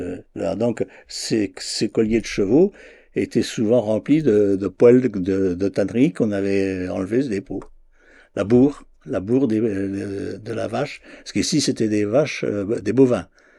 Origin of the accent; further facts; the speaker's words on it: Saint-James, Pays de la Loire, France; je suis natif de la fonderie de Saint-James, sur Sarthe.